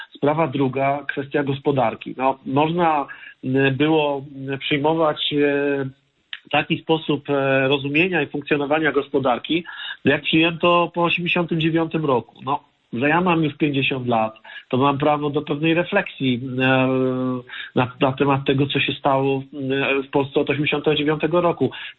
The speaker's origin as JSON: {"language": "Polish", "region": "Silesian Voivodeship", "country": "Poland", "said": "Nie tylko dlatego, że ja jestem ze Śląska i wiem, czym grozi ten dyktat"}